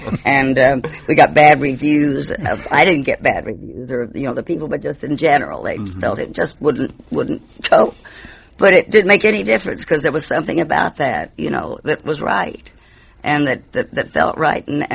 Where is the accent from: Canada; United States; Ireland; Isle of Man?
United States; Houston, Texas; And so I won, in Houston, my hometown.